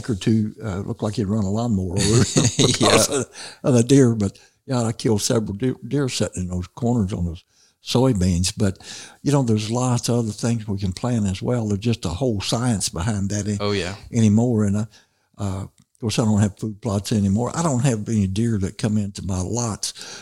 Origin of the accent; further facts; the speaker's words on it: Missouri, United States; I was born and raised in Missouri Boot Hill. We didn't have deer or turkey either one.